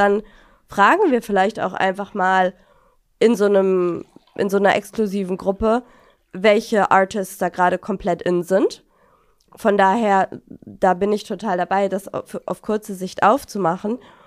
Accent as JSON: {"language": "German", "town": "Lübeck", "region": "Schleswig-Holstein", "country": "Germany", "said": "ich komme ja aus dem Norden in Lübeck"}